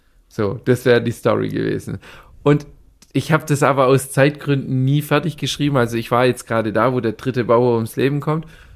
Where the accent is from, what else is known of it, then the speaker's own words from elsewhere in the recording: Baden-Württemberg, Germany; Für mich ist es ja übel interessant, dass in meiner Heimat eigentlich übel viele Orte auf einmal in den Büchern vorkommen. Jetzt im dritten Teil geht es um den ehemaligen Truppenübungsplatz in Münsingen.